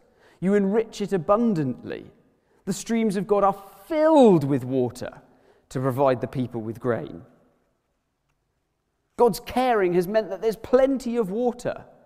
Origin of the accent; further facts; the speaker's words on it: Worthing, South East England, United Kingdom; I grew up in Worthing by the sea.